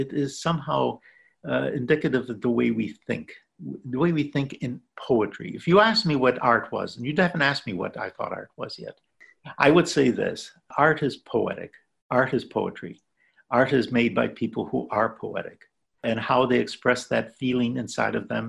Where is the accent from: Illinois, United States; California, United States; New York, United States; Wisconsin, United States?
New York, United States; Lackawanna; as a kid, I grew up in Lackawanna